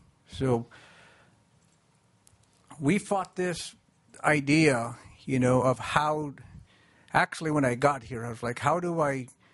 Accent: Allakaket, Alaska, United States; I'm from Allakaket. I'm the first chief of Allakaket Tribe.

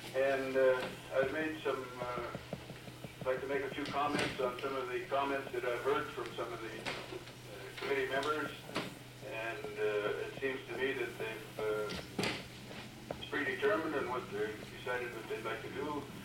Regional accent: Fairbanks, Alaska, United States; from Fairbanks. I'm a lifelong Alaskan

